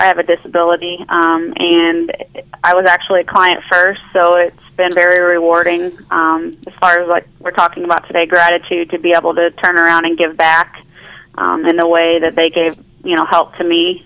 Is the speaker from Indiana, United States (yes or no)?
yes; Evansville, Indiana, United States; I'm from Evansville, Indiana, which is southern Indiana by Kentucky.